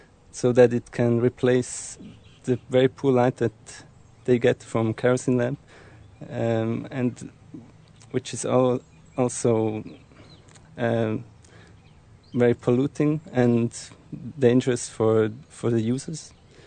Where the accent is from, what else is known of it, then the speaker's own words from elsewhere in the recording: Switzerland; English is a second language; Yes, I'm from Switzerland, and I'm studying social anthropology and environmental sciences.